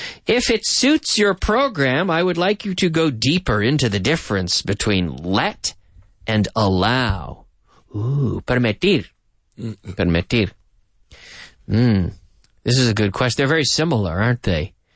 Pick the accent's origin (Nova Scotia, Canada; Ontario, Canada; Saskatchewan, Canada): Nova Scotia, Canada; I'm from Nova Scotia on the East Coast, as you know.